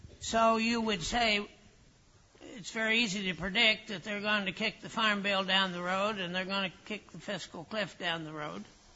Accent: Pennsylvania, United States; It's chaired by former Governor Rendell of my home state of Pennsylvania

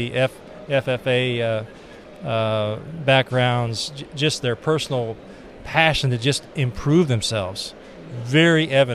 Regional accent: Ohio, United States; I'm from Central Ohio

